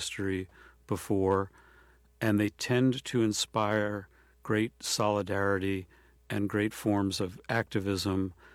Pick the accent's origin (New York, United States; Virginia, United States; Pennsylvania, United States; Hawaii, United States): New York, United States; Brooklyn; born there